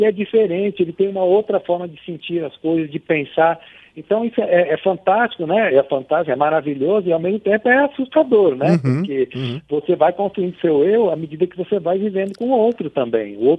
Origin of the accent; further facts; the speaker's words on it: Cravinhos, São Paulo, Brazil; Eu vim de uma cidade pequena do interior de São Paulo.